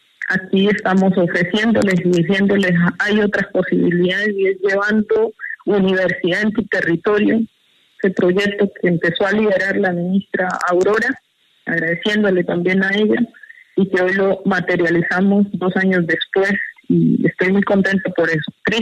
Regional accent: Suárez, Cauca, Colombia; me voy para Suárez contenta. Van a ver la alegría que con la que voy a llegar, porque llego a mi pueblo

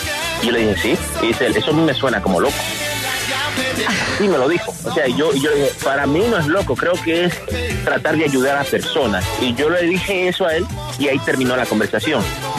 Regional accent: Dominican Republic; Eso es lo que decimos en mi país, en la República Dominicana.

